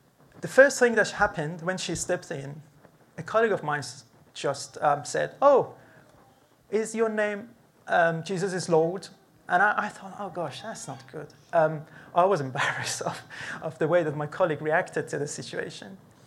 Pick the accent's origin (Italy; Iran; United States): Iran; English is a second language; Some of you may know I'm from Iran. I'm an Iranian.